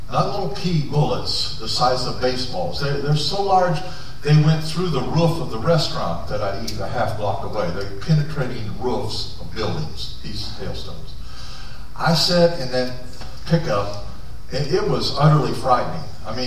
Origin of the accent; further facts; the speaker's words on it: Oklahoma, United States; also born or lived in West Texas; Some of you know, some of you don't. I grew up in Oklahoma. It was a place I went to college, got out, went to work, like many of you.